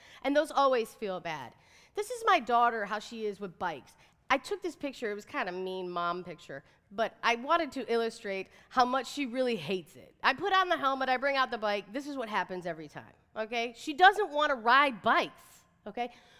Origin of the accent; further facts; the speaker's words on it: Detroit, Michigan, United States; I'm from Detroit. I know I seem really Southern.